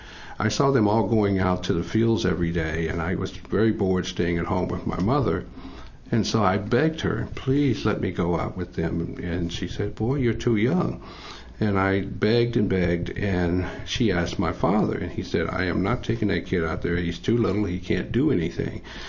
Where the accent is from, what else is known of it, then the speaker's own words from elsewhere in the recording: Missouri, United States; I just wanted to share a little bit about what my life was like as a young person growing up in the Boot Hill, Southeast Missouri